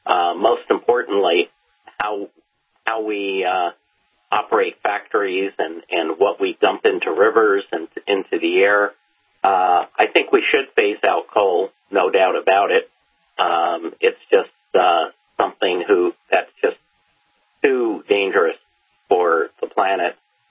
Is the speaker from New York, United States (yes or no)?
yes; New York, United States; I grew up on Long Island with the Long Island Expressway.